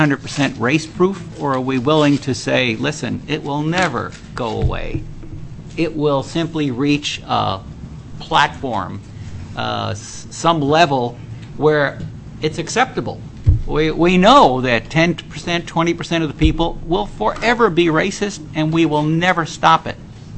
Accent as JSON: {"language": "English", "region": "New York", "country": "United States", "tie": "born or raised there", "said": "I grew up in New York City at a time when racism was so common."}